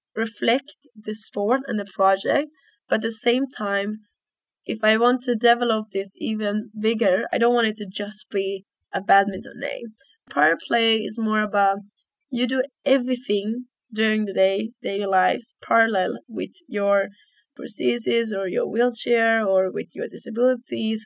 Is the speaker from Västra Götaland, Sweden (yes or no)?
no; Uppsala, Uppsala County, Sweden; I'm from Sweden, born and raised in Uppsala, very close to Stockholm.